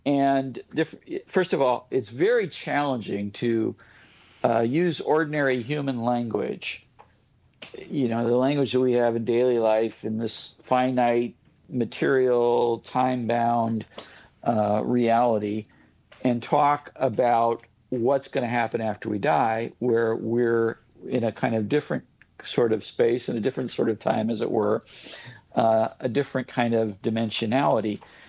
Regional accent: St. Louis, Missouri, United States; I grew up in St. Louis and used to hang out in Springfield from time to time.

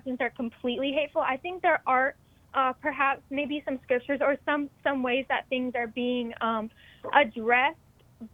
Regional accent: Texas, United States; where I grew up in Texas.

